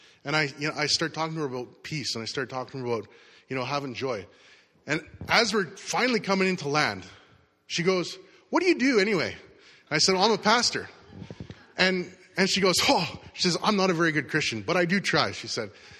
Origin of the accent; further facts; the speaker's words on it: Canada; I'm from Canada.